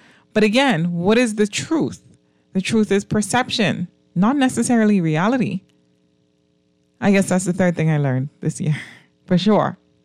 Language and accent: English; Bahamas; whenever you travel as a Bahamian and somebody asks you, "Where are you from?"